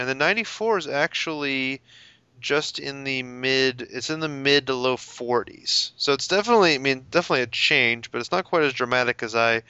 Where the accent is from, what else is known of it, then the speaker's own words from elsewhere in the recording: Toledo, Ohio, United States; born there; I didn't live in Toledo anymore, but I was born in Toledo and went to three wrestling shows in Toledo